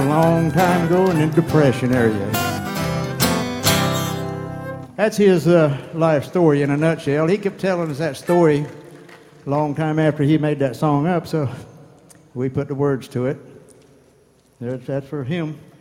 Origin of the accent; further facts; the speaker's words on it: Cortez, Florida, United States; We're from Cortez, a little fishing village down in Manatee County.